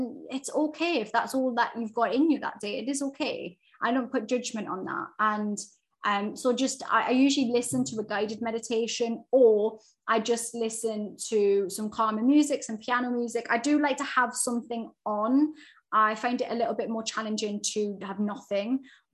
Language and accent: English; England, United Kingdom; firstly, I'm English